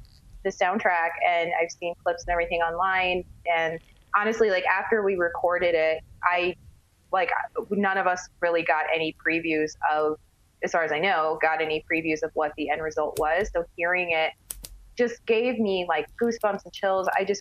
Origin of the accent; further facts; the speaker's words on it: California, United States; now in Las Vegas, United States; especially like for me living out here in Vegas. I'm from California, so I don't really have a social life out here